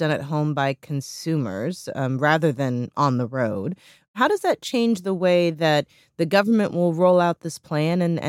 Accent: Missouri, United States; Back in my home state of Missouri, for example, the formula for allocating the funding would send almost $100 million over 5 years

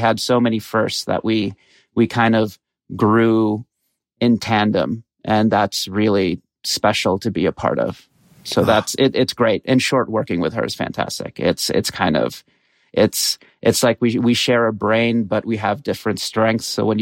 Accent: Qatar; So my dad's Egyptian, my mom's Bolivian. I grew up in Qatar, in a Brazilian community there, because my mom went to Brazil to study and we have family there.

